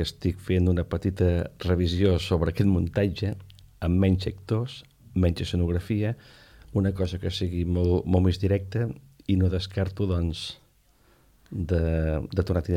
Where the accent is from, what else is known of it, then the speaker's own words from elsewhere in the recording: Vilaplana, Catalonia, Spain; Soc de Vilaplana